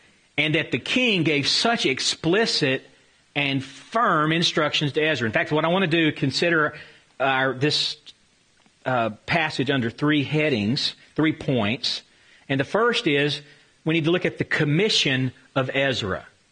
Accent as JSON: {"language": "English", "region": "the South", "country": "United States", "accent": "southern", "said": "Spanish would not sound good coming from me anyway with my southern accent."}